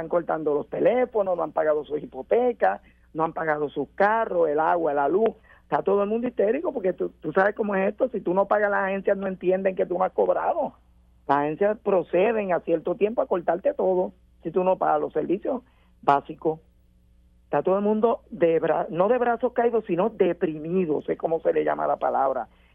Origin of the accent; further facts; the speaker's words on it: Coamo, Puerto Rico; me vine para el área sur, que es de donde yo soy, de Cuamo